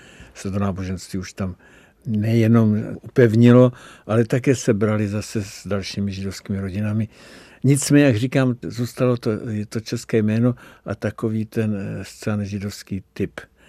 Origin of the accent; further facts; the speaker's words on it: Prague, Czechia; born there; Já jsem se narodil v Kobylisích